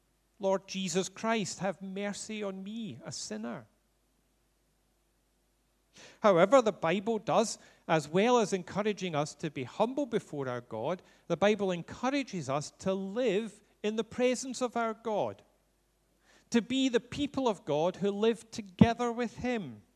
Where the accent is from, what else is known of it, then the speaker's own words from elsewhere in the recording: Glasgow, Scotland, United Kingdom; You all know I grew up in Glasgow